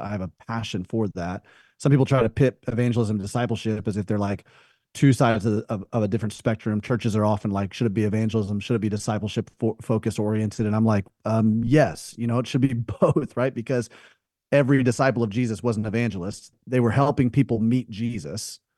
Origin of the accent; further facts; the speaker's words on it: Birmingham, Alabama, United States; So in the South, I grew up in the South, Birmingham, Alabama. And in the South, they would do these like alternatives to haunted houses during Halloween.